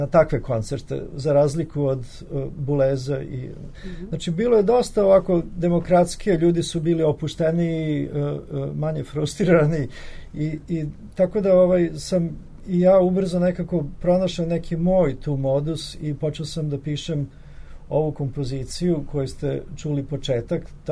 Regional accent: Belgrade, Serbia; moved away; krajem 70-ih godina ja sam iz Beograda otišao u Pariz

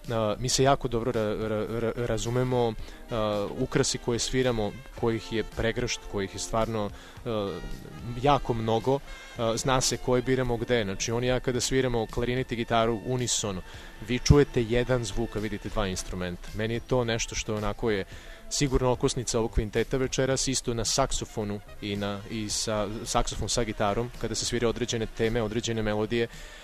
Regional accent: Serbia; ja kao čovjek koji dolazim iz Srbije, koji pričam srpskim jezikom

